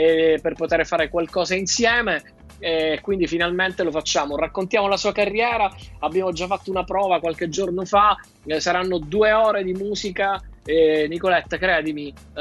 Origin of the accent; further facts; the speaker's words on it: Palermo, Sicily, Italy; come si dice a Palermo, nelle nostre parti